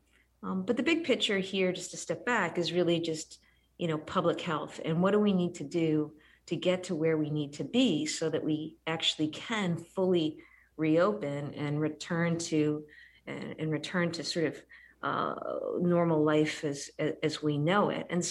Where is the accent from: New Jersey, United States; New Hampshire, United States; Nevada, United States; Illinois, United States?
New Hampshire, United States; I grew up in New Hampshire. Live free or die. You're up in Chester. I grew up down by the beach.